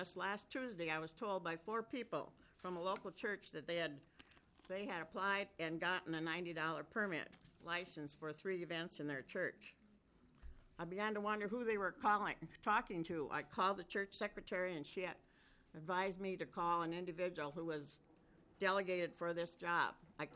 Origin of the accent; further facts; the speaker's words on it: Wanamingo, Minnesota, United States; from Wanamingo, Minnesota, representing the churches in Goodhue County.